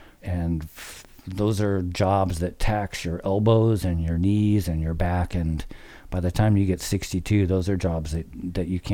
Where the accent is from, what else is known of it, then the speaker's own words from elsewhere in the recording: Lafayette, California, United States; I grew up in the East Bay in a small community called Lafayette that back in the 60s and 70s when I grew up there was a pretty good place to grow up in. It was middle America suburbia